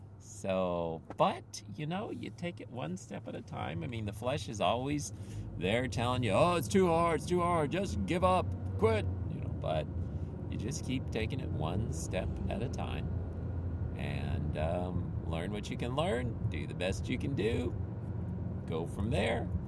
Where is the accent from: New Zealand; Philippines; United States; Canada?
Philippines; I'm just recounting some things that have happened to me in the past, growing up in the Philippines, like that, like that, like that.